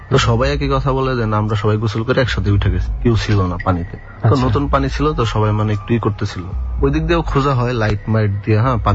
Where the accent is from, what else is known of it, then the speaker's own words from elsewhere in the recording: Jamalpur, Mymensingh Division, Bangladesh; আমার দেশের বাড়িতে, আমার হোম ডিস্ট্রিক্ট হলো জামালপুর।